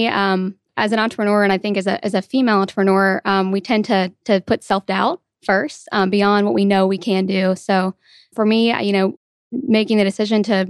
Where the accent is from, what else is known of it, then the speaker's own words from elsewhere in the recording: Kentucky, United States; also born or lived in Savannah, United States; now in Atlanta, United States; But I grew up in Northern Kentucky, a very small town.